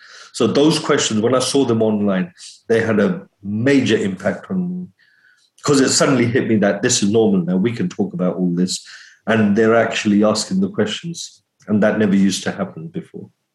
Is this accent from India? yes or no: yes; India; Being an Indian, being a Muslim, being an Asian, being part of this society in Leicester